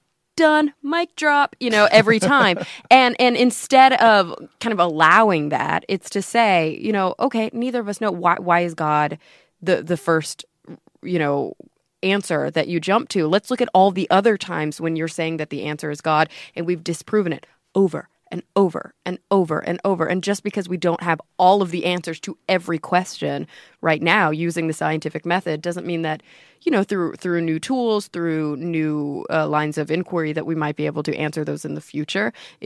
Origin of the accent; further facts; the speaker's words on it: Texas, United States; No, I'm from Texas.